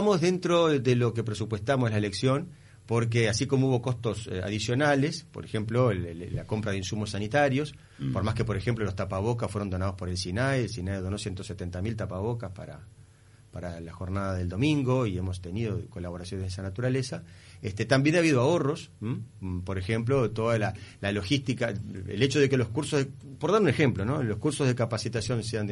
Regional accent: Montevideo, Uruguay; Yo vivo en Parque Rodó, pero voto en Malvin. Porque a los 18 años, cuando yo me crié en Malvin, a los 18 años saqué la credencial y la mantengo en Malvin por un tema afectivo.

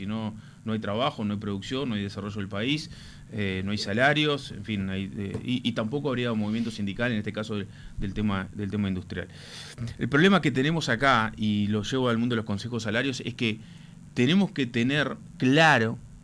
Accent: Uruguay

